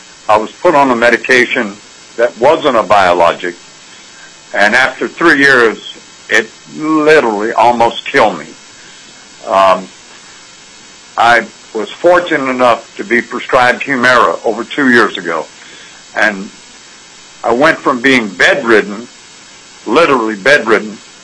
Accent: Wasilla, Alaska, United States; I'm from Wasilla, and I love my pharmacist. I love my doctor here in Wasilla.

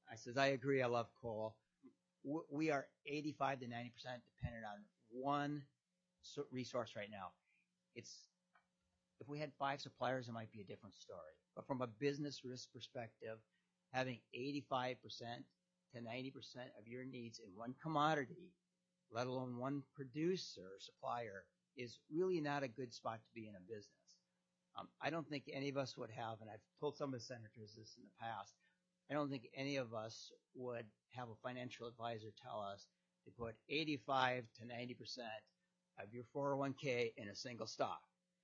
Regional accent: Midwest, United States; I grew up in the Midwest, and I love coal.

